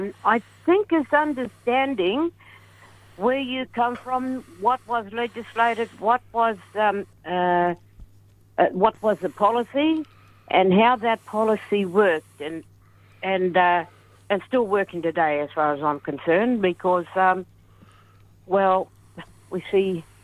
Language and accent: English; Western Australia, Australia; Yes, I'm from Goring, down at Noangrup. I was born in Noangrup, that's my hometown. I have connections to Manang, right around to Tullerup, Israelite Bay.